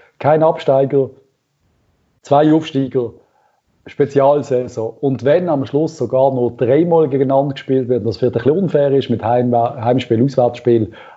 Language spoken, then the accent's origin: German; Switzerland; als Schweizer Volk